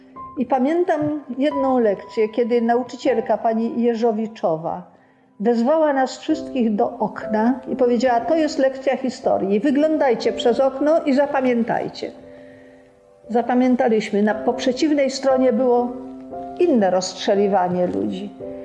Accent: Warsaw, Masovian Voivodeship, Poland; to Polska. Urodziłam się w Warszawie w 1933 roku. I do 1939 roku mieszkałam z rodzicami na Saskiej Kępie.

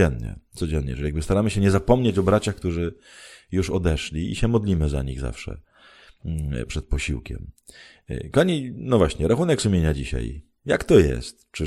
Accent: Myszków, Silesian Voivodeship, Poland; skoczyłem na bok do Myszkowa, czyli do mojego rodzinnego miasta

